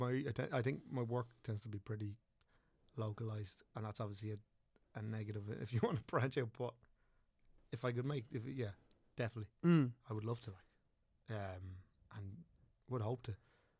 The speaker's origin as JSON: {"language": "English", "town": "Rathdrum", "region": "County Wicklow", "country": "Ireland", "tie": "born or raised there", "said": "South East Wicklow, so like Rathdrum was where I grew up, and like went to school, primary school in Avoca and secondary school in Arklow"}